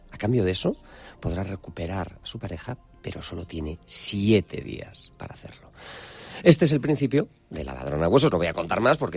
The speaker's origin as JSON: {"language": "Spanish", "region": "Galicia", "country": "Spain", "tie": "born or raised there", "said": "Evidentemente … no voy a engañar a nadie, ¿no? Soy muy gallego, he nacido, he crecido, vivo aquí"}